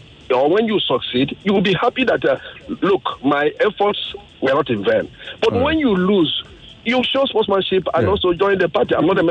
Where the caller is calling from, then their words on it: Lagos, Nigeria; I'm calling from Lagos.